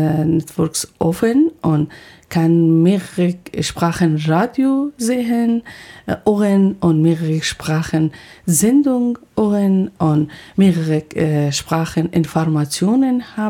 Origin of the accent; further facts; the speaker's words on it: Afghanistan; German is a second language; moved away as an adult; aber in Afghanistan, ich studiere Director Producer und auch in meinem Heimatland, ich habe viele Nachrichten gelesen